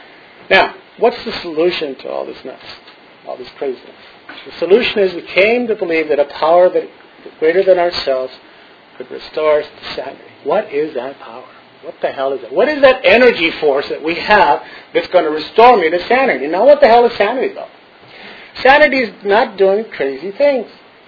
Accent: Santa Barbara, California, United States; Now, I wound up in Santa Barbara. By the way, I come from Santa Barbara.

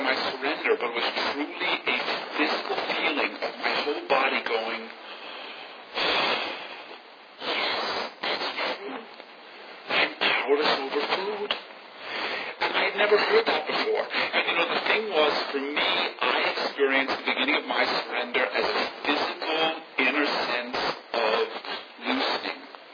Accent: Queens, New York, United States; Now, mind you, I grew up in Queens, New York, where in the early 70s, OA was there.

